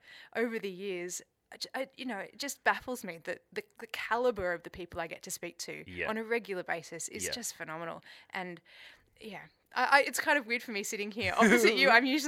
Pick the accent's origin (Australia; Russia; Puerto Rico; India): Australia; Newcastle, New South Wales; I grew up in Newcastle, so I was born in a hospital that doesn't even exist anymore, the Royal Newcastle Hospital.